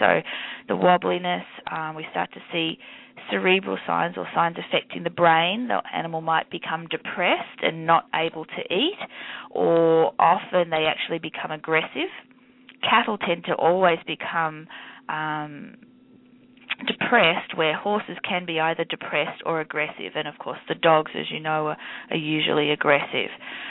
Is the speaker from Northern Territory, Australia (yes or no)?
no; Melbourne, Victoria, Australia; accent: Australian; I'm actually from Melbourne in Australia, I apologize about my Australian accent mixed with the southern drawl.